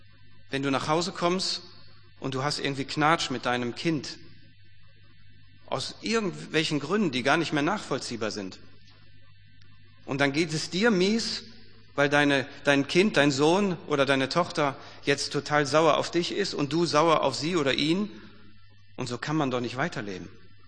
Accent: Duisburg, North Rhine-Westphalia, Germany; ich komme ja eigentlich aus Duisburg

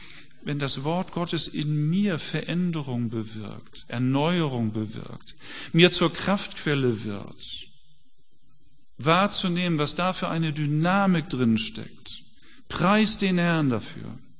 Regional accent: Hamburg, Germany; Bei uns zu Hause in Hamburg, bei meinem Vater, wenn es darum ging, den Weihnachtsbaum zu schmücken

